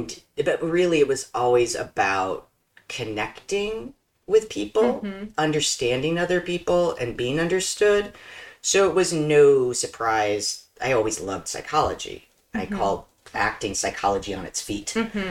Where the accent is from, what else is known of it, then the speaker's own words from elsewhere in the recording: Midwest, United States; Ooh, so I'm a Midwesterner originally, been out here for 10 years